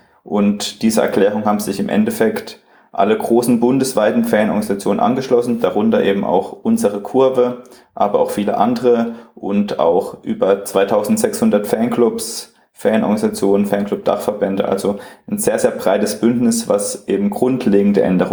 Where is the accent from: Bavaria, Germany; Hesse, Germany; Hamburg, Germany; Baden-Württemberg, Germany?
Baden-Württemberg, Germany; Freiburg; ich komme auch aus Freiburg